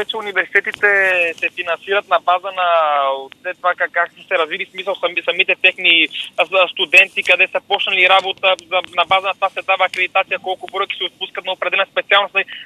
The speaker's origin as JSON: {"language": "Bulgarian", "town": "Simitli", "region": "Blagoevgrad Province", "country": "Bulgaria", "tie": "born or raised there", "said": "в Симитли, в моя роден град"}